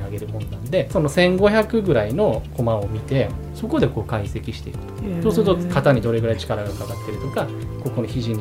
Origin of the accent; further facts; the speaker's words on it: Shikoku, Japan; now in Okayama, Japan; 岡山ではないんですけど、私は四国の出身で